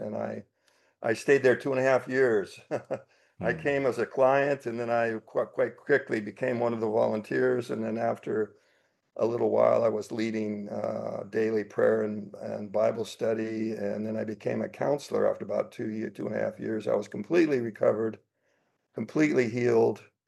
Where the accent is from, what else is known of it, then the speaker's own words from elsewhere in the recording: California, United States; now in Australia; I grew up in Southern California and started surfing probably around 11 years old.